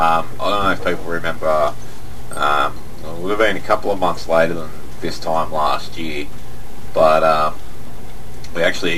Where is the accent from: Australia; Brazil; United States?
Australia; and I'm from Australia.